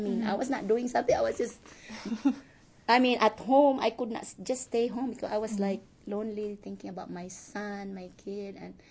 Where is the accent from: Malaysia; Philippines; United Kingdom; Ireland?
Philippines; English is a second language; now in United States; asked me if I am from Philippines, you know, or I'm Filipina, and then invited me to go with her to meet other Filipinos